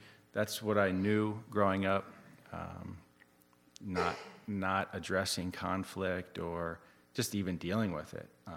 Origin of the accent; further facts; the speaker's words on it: Toledo, Ohio, United States; born there; So I was born in Toledo, Ohio, which is not Lancaster County.